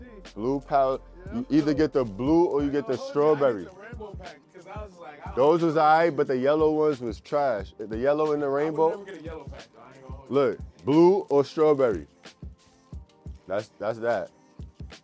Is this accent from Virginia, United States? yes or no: no; Brooklyn, New York, United States; I'm from Brooklyn, New York, Clinton Hill, Fort Greene, downtown Brooklyn.